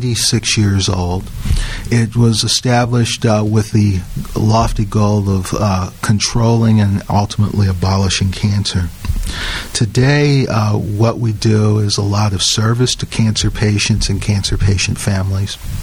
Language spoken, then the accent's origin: English; Detroit, Michigan, United States; Well, I grew up in Detroit, and when I was growing up in high school, I was very interested in science as well as politics and policy.